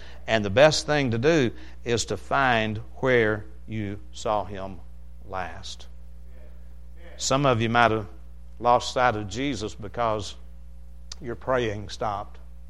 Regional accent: Arkansas, United States; I like to tell stories about growing up in Izard County, Arkansas. We were deep in the sticks. It doesn't get any stickier than where I grew up. We were hillbillies to the core.

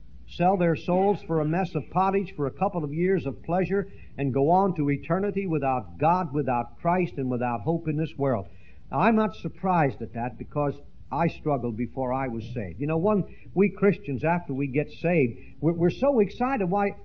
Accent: Pennsylvania, United States; Pardon me, but I come from the Pennsylvania Dutch country.

